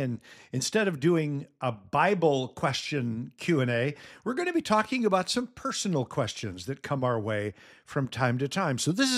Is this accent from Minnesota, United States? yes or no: yes; Minnesota, United States; And so we both were born and raised in Minnesota, USA, and we've lived in the United States our entire lives.